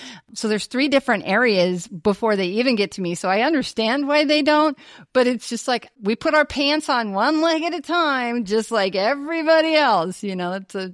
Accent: Grand Island, Nebraska, United States; Yeah, you know, I grew up in Grand Island, Nebraska. So rural, you know, stockyards.

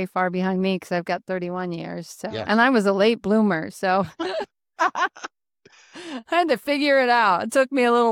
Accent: Grand Island, Nebraska, United States; I grew up in Grand Island, Nebraska, and the wind shifted and the stockyards came

